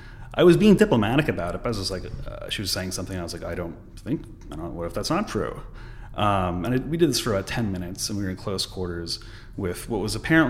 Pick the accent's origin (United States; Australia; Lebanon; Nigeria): United States; Lafayette, California; also born or lived in Washington, D.C.; Yeah, I was born in Lafayette, which is in the East Bay. I was there at elementary school. Then we moved to the DC area after that.